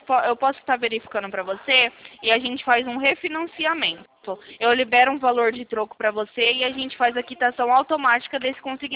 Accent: Sumaré, São Paulo, Brazil; Eu sou aqui de Sumaré, do interior de São Paulo.

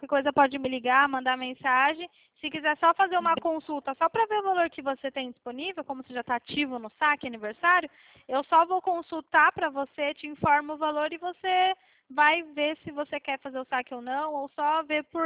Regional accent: São Paulo, Brazil; Eu sou aqui de São Paulo

